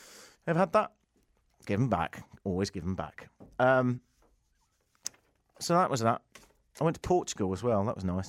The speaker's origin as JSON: {"language": "English", "region": "England", "country": "United Kingdom", "said": "I'm from England, and I went back there for a few weeks to see family."}